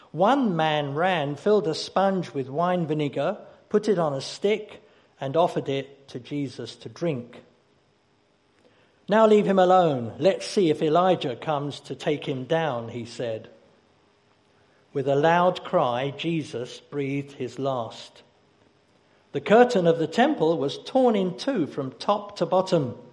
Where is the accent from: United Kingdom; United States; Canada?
United Kingdom; Dartford, South East England; I come from Dartford. I've lived there since I was 3 years old, but I'm not there very much these days.